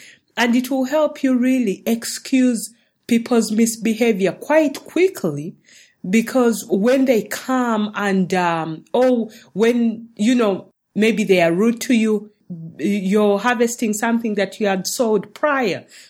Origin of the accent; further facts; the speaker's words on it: Uganda; now in Los Angeles, United States; I was born in Uganda, as you already know. So I live in Los Angeles. So coming from Uganda, very small country, to Los Angeles, the USA, it's like, oh my God, this is huge.